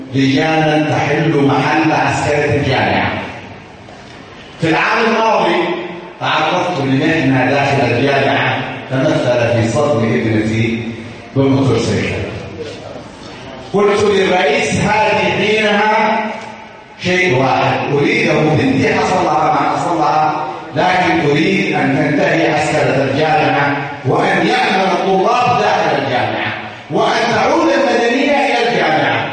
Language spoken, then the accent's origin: Arabic; Yemen; التغيير الذي نسعى إليه كيمنيين